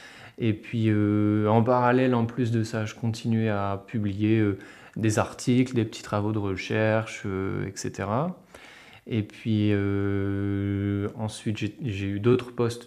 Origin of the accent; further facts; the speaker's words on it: Hauts-de-France, France; now in Brittany, France; Et puis, non, à la base, moi, je suis du Nord.